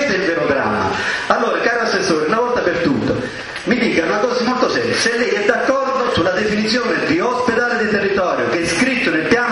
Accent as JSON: {"language": "Italian", "region": "Abruzzo", "country": "Italy", "said": "io sono contento di questo come abruzzese"}